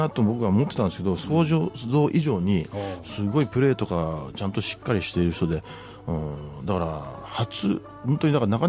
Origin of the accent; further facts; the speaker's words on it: Matsudo, Chiba, Japan; 私の実家が千葉県松戸市ですけどもね